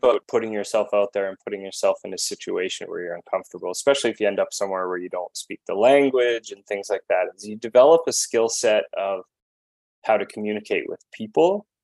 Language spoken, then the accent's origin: English; Invermere, British Columbia, Canada; I grew up in Invermere, BC. So in the heart of the Rocky Mountains, you know, super lucky to grow up in that area.